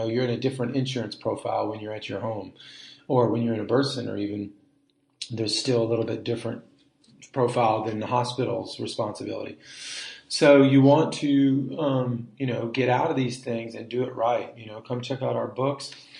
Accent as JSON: {"language": "English", "country": "United States", "said": "So I'm American, but, you know, it's just been a while since I've been here"}